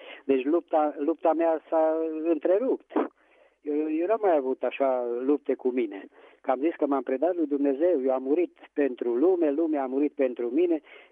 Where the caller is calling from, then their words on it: Petroșani, Hunedoara County, Romania; din Petroșani.